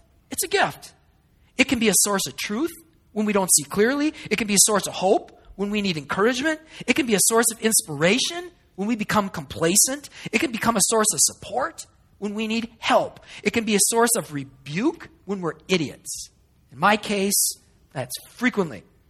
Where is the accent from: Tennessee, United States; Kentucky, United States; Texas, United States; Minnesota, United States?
Minnesota, United States; Hastings; now in Shoreview, United States; that I didn't get growing up in Hastings, that I didn't get from my church in New Ulm, that I didn't get here in Shoreview.